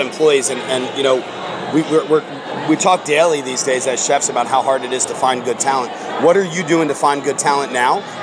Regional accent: Philadelphia, Pennsylvania, United States; I'm from Philadelphia. I'm not from Boston.

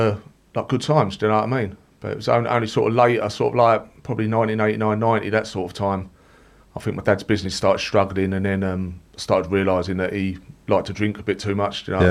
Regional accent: Harold Hill, London, United Kingdom; I'm from Harold Hill, which, for those who don't know, is not far from Romford, just a little bit outside London.

